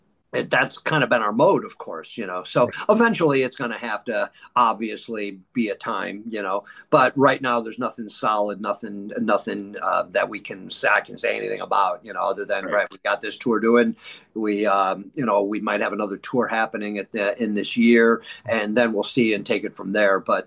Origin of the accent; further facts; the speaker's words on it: Buffalo, New York, United States; when we're talking sports earlier, I'm from Buffalo. I still play ice hockey.